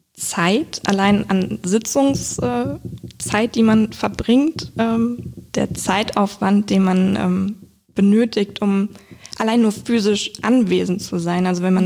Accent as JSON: {"language": "German", "town": "Wiesbaden", "region": "Hesse", "country": "Germany", "tie": "born or raised there", "said": "so ein Nach-Hause-Kommen-Gefühl, wenn ich dann wieder in Wiesbaden angekommen bin, oder wenn man als Kind im Urlaub war und dann sind wir, also wir haben bei Henkel Trockengon gewohnt"}